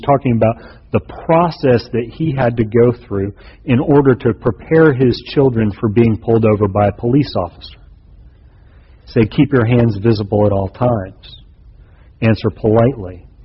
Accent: the South, United States; But there are groups that I associate with as a Southerner whose idea it was.

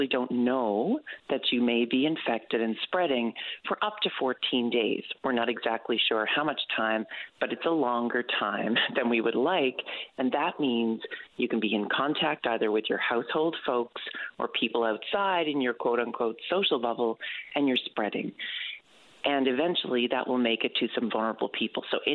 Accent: Old Perlican, Newfoundland and Labrador, Canada; but I'm from Old Pearlican. I have no expectation that I'm going to be getting back to Newfoundland for Christmas.

